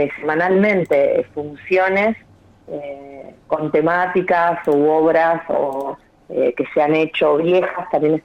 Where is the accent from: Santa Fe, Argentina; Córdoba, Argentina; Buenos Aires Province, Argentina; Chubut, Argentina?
Santa Fe, Argentina; Rosario; now in Buenos Aires, Argentina; soy rosarina pero vivo en Buenos Aires